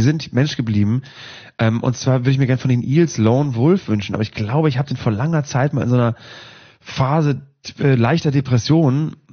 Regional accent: Northern Germany, Germany; Ich bin aufgewachsen in Norddeutschland

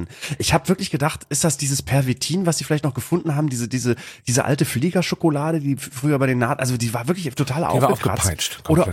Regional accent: Bremen, Germany; dass der Weihnachtszirkus in diesem Jahr in meiner Heimat stattfindet. Du warst in Hamburg dran und ich möchte, dass der Weihnachtszirkus in diesem Jahr, dass wir alle nach Bremen fahren.

